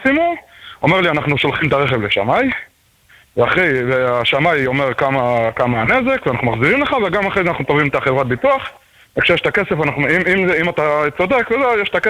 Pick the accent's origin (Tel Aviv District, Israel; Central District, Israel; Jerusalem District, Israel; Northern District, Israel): Jerusalem District, Israel; Jerusalem; אני מירושלים.